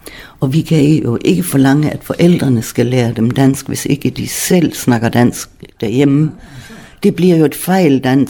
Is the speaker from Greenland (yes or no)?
no; Schleswig-Holstein, Germany; jeg er hverken tysker eller dansker, fordi jeg er sydslesviger, siger jeg. Fordi jeg er vokset op et sted, hvor der var både tysk og dansk